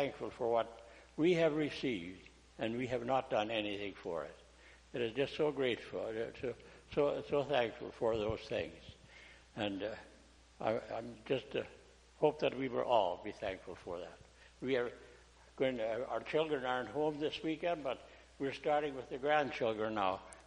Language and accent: English; Canada; born there; and came to Canada. And I was born in Canada.